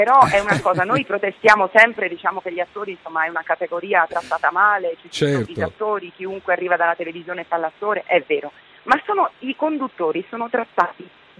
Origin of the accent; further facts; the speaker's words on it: Rome, Lazio, Italy; Io sono romana, eh.